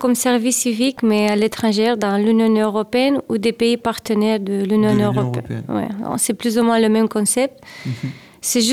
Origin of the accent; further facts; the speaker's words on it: Romania; French is a second language; De la Roumanie.